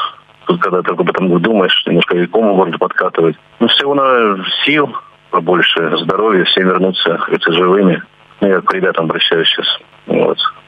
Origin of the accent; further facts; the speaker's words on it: Rostov-on-Don, Rostov Oblast, Russia; Я как бы сам родом из Ростова-на-Дону, скажем так. И мне близка казачья тема.